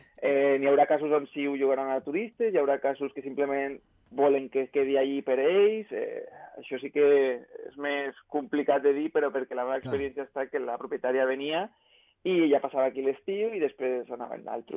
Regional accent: Ibiza, Balearic Islands, Spain; Clar, a Eivissa, jo soc d'Eivissa i ja ho coneixia.

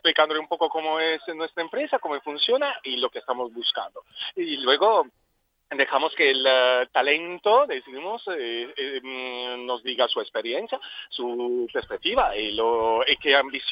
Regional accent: Ibiza, Balearic Islands, Spain; yo vengo de Ibiza, de la isla de Ibiza

